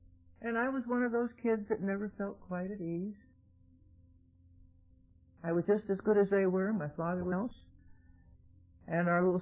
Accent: Wilkes-Barre, Pennsylvania, United States; also born or lived in Kingston; I'm from Pennsylvania originally, Wilkes-Barre area, born in Kingston on the Susquehanna River.

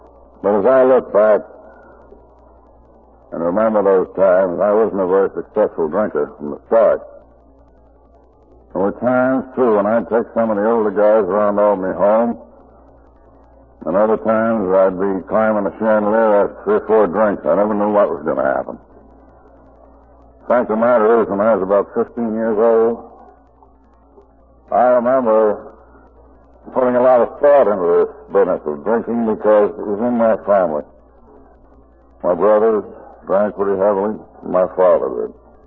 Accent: Albany, New York, United States; I come from Albany, New York, is my native town. Went to a private school there.

